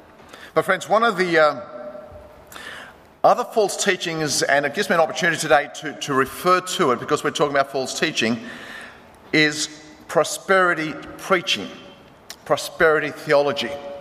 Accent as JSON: {"language": "English", "town": "Marrickville", "region": "New South Wales", "country": "Australia", "tie": "born or raised there", "said": "they always wanted to speak to my parents growing up in Marrickville. And they're all Greek-speaking Jehovah's Witnesses"}